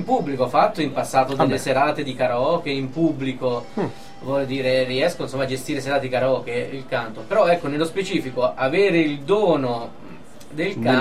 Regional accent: Umbria, Italy; born there; sono nato nella provincia di Perugia e da quando sono venuto a Perugia proprio per lavorare in questo settore

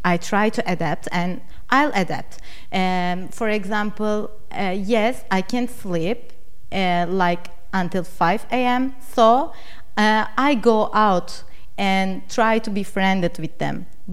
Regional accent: Istanbul, Turkey; now in Perugia, Italy; Perugia is a different city because I came from Istanbul, and Istanbul is big, always crowded.

